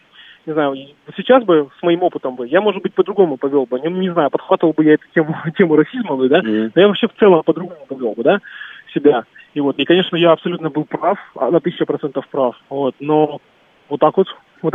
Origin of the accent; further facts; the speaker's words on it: Rostov-on-Don, Rostov Oblast, Russia; потому что я из Ростова, там много разных национальностей.